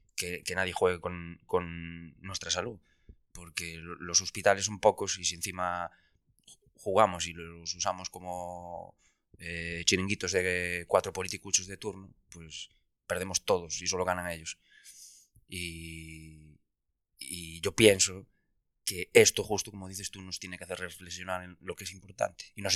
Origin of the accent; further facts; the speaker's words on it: Spain; ¿Sabes el único sitio donde no somos vagos los españoles?